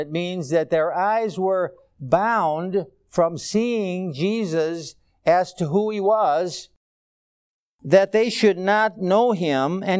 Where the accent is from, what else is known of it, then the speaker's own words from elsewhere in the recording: Chicago, Illinois, United States; born there; Now, I was born in Chicago, and they have blocks. They have 8 blocks to a mile.